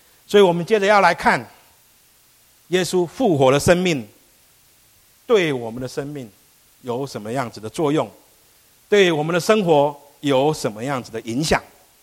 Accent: Taiwan; now in United States; 就好像我们都定居在美国，对不对？可是我们都会常常关心留意我们的母国发生了什么事情。所以我从台湾来

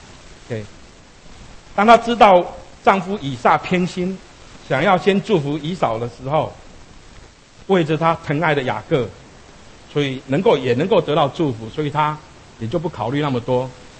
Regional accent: Pingtung County, Taiwan; 在2001年的时候，在我的故乡台湾屏东那里，有发生了一件家庭的悲剧。

